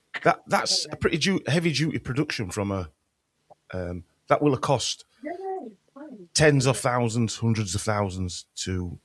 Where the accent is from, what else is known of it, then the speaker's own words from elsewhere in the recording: Yorkshire and the Humber, United Kingdom; accent: Yorkshire; as Chris texts Mickey out of my Yorkshire accent saying compartmentalised